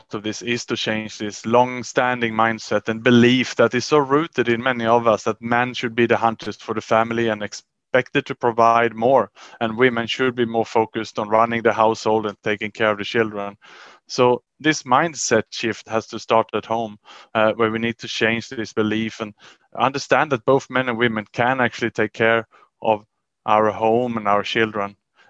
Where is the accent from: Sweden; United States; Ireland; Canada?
Sweden; I come from Sweden